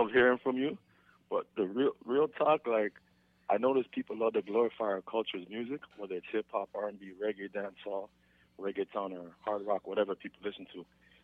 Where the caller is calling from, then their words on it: Laval, Quebec, Canada; Right now, I'm calling from Laval.